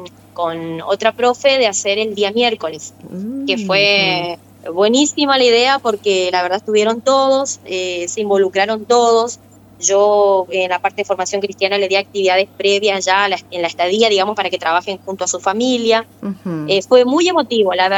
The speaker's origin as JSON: {"language": "Spanish", "town": "Concepción de la Sierra", "region": "Misiones", "country": "Argentina", "said": "De Concepción soy. Ah, no, soy de Concepción de la Sierra."}